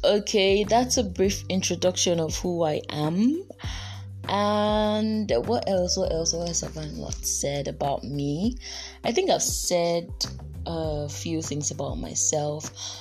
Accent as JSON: {"language": "English", "town": "Buguma", "region": "Rivers", "country": "Nigeria", "said": "I'm a 200 level medical student of River State University, and I'm from River State. I'm from Buguma, Asaritori local government of Nigeria."}